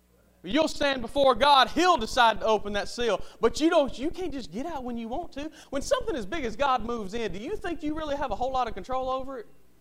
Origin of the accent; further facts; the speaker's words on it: Millbrook, Alabama, United States; I grew up in a great church. I grew up in Victory Baptist Church in Millbrook, Alabama.